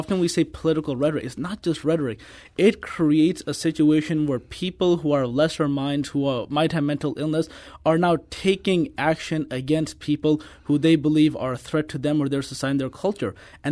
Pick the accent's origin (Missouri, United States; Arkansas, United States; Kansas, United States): Missouri, United States; Kirkwood; I grew up in Kirkwood my entire life, and we never had any issues.